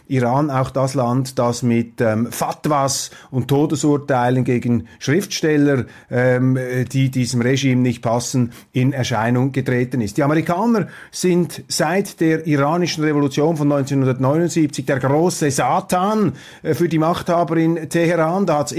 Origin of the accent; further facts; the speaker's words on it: Switzerland; Als Schweizer haben wir in diesen Fragen mit großer Demut und Zurückhaltung zu urteilen.